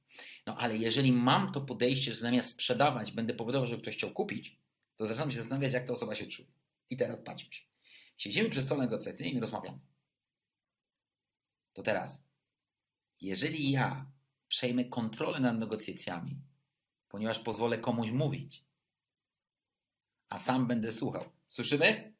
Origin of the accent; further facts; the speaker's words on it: Krakow, Lesser Poland, Poland; Z tej starej stolicy. Ja jestem Krakusem, urodziłem się w Krakowie.